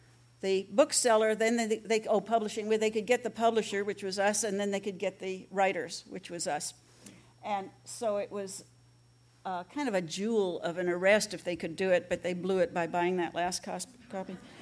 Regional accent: Los Angeles, California, United States; But I am born and raised in Los Angeles several generations

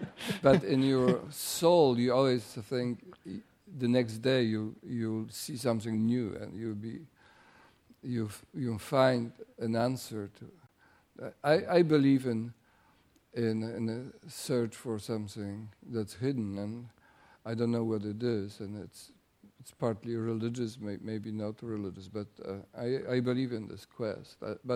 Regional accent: Paris, Île-de-France, France; now in United States; I came from Paris, which is very difficult for friendships.

